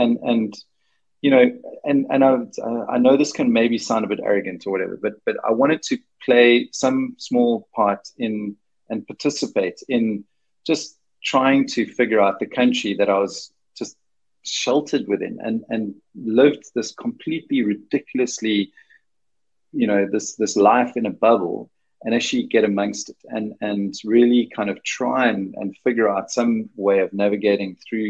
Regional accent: Denmark; my whole family is Danish. I come from Denmark. My lineage is Danish, and my dad was born in born and raised in a small island called Ærøskøbing and the town is called Ærøskøbing

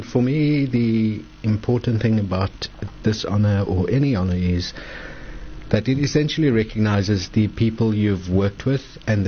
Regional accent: Cape Town, Western Cape, South Africa; I grew up in Salt River. I was in 1976, uprising, part of the student movement.

